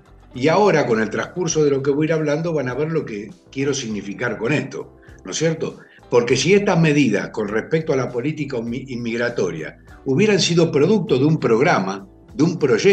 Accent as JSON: {"language": "Spanish", "country": "Argentina", "moved": "yes", "said": "como argentino, aunque esté lejos, lo siento en el alma, como cualquier argentino que está ahí o que está afuera"}